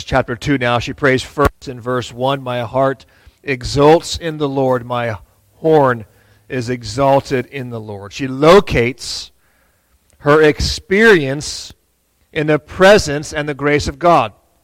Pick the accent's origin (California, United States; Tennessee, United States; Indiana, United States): California, United States; San Diego; I'm from the beach. I grew up in San Diego, where it's beautiful one day and perfect the next.